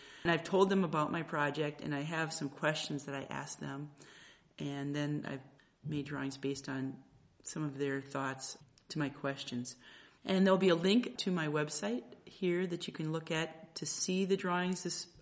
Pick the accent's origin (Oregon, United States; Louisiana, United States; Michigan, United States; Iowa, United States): Iowa, United States; Waterloo; We're both originally from Iowa. She loves tractors. Like I said, I grew up near Waterloo, Iowa, and my dad and my uncles actually worked at the John Deere factory.